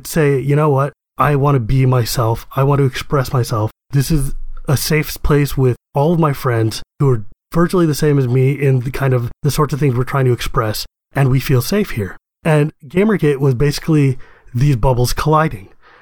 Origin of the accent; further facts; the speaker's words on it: United States; I'm from America.